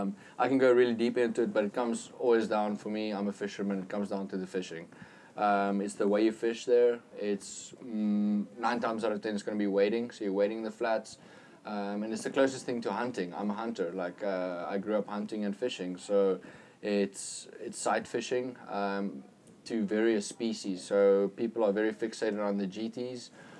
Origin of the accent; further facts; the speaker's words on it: South Africa; Like you, as a South African kid, there's only about 4 or 5 foreign guides in Kamchatka